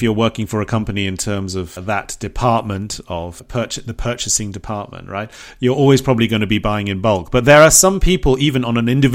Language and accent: English; Bournemouth, South West England, United Kingdom; There's a shop, there's a shop in England, in my hometown in Bournemouth